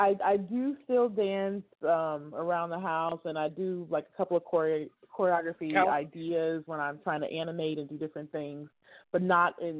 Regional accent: Oakland, California, United States; I am calling from Northern California. I'm an East Bay girl outside of East Oakland.

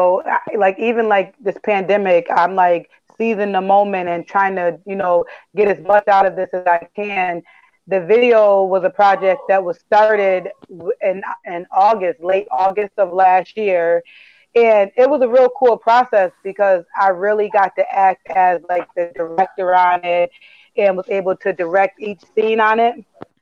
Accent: Auburn, New York, United States; also born or lived in Syracuse; now in New York City, United States; I'm originally from Auburn, New York, and I went to school with Jeff and resided in Syracuse for most of my adult life, and now I'm living in New York City during this pandemic.

